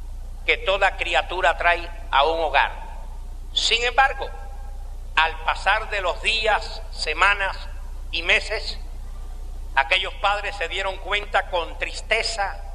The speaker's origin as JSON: {"language": "Spanish", "region": "Havana", "country": "Cuba", "said": "soy de Cuba, de la ciudad de La Habana. En el lugar donde yo nací"}